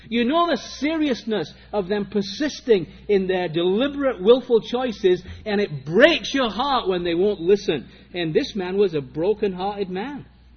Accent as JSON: {"language": "English", "region": "England", "country": "United Kingdom", "tie": "born or raised there", "said": "I remember growing up in England"}